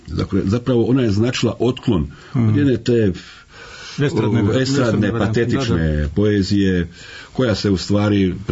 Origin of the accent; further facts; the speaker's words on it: Croatia; što je prirodno, jer sam odrastao u Hrvatskoj.